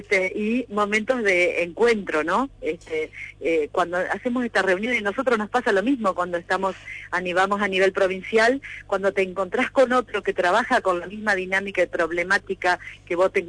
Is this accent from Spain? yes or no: no; Argentina; somos argentinos